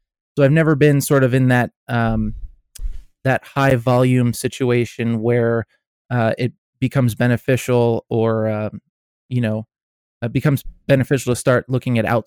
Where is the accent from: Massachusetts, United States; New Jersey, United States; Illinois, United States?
New Jersey, United States; now in Atlanta, United States; I'm born and raised in New Jersey, but I've been living in Atlanta for about 11 years now, and I call this home and I love it here.